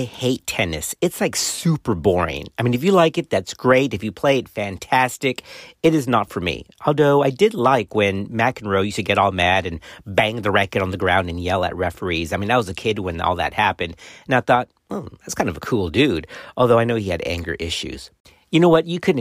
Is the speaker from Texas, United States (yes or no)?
yes; Texas, United States; I grew up in South Texas on the border of Mexico. I mean, everybody had sweat stains.